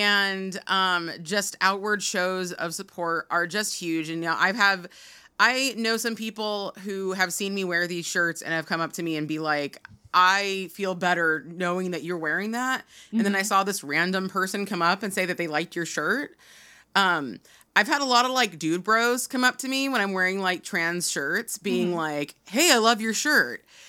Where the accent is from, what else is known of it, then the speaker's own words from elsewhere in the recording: California, United States; And I'm not like extremely LA because I'm from Orange County, but I do love the California culture.